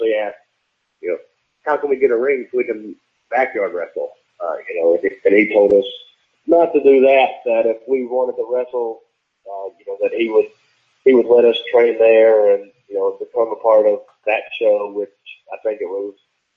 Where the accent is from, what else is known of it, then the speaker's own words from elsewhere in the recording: Bristol, Virginia, United States; here in my hometown of, well, on the Tennessee side of my hometown of Bristol. You know, I'm on the Virginia side